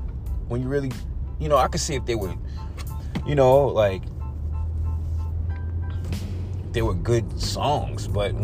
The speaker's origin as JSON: {"language": "English", "region": "New York", "country": "United States", "tie": "born or raised there", "said": "You know, of New York and growing up in New York and the legacy of New York"}